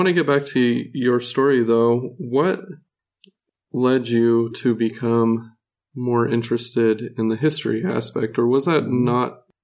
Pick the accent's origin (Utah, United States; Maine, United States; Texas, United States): Utah, United States; Erda; So I was born and raised in Utah, grew up LDS.